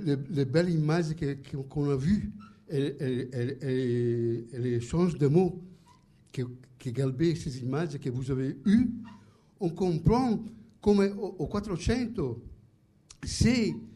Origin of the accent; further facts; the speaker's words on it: Italy; French is a second language; alors là, je suis italien et ça me rend très triste